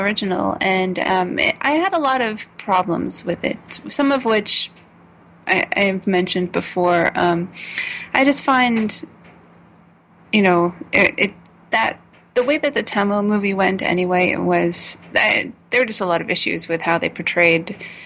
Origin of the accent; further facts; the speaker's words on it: United States; And maybe it's just because I'm coming from America, where there is such prejudice against anyone who's Muslim after September 11th